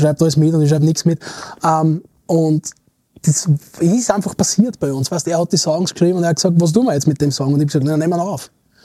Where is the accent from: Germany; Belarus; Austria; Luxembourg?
Austria; Aspang, Lower Austria; hat sich mal in Aspang, wo ich aufgewachsen bin, hat es einen Weihnachtsmarkt gegeben.